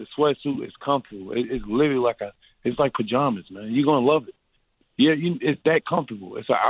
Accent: Atlanta, Georgia, United States; to partner with my hometown basketball team, the Atlanta Hawks, in a new clothing line.

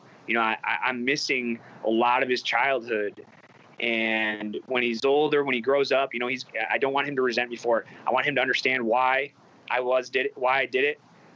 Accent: Richmond, Michigan, United States; I am from Richmond, Michigan.

